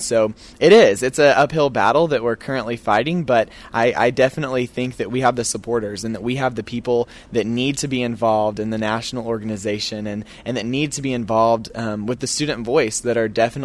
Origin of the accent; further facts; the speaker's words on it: Woodward, Oklahoma, United States; Growing up in Woodward, Oklahoma, there were opportunities at my fingertips.